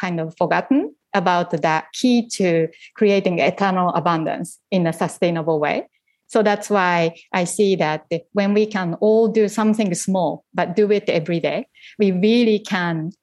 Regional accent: Japan; I came from Japan. And so even though I came from like a middle-class family

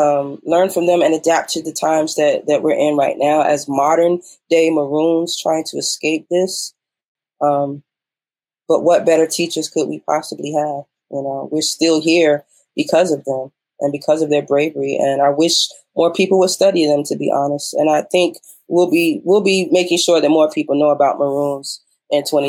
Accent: Norfolk, Virginia, United States; because I grew up in Norfolk, Virginia

